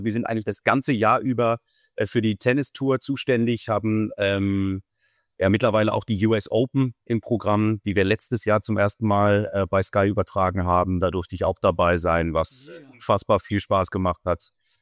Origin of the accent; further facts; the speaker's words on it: Offenburg, Baden-Württemberg, Germany; now in Munich, Germany; ich komme ursprünglich aus Baden-Württemberg, aus Offenburg bei Freiburg